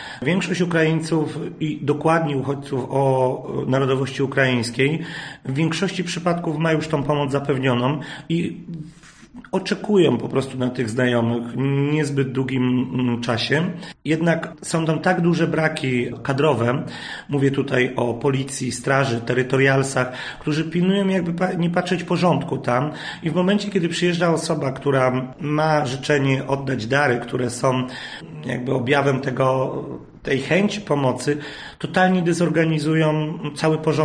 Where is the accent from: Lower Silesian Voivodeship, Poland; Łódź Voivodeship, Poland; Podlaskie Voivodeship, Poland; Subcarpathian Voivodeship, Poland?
Łódź Voivodeship, Poland; Wieluń; jestem lokalnym producentem owoców, rodowitym wieluniakiem.